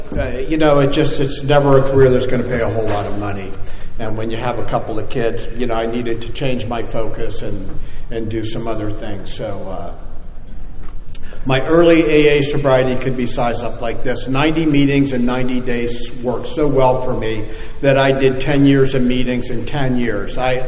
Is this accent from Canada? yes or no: no; Ireland; I'm Irish. I come from a long line of drunks.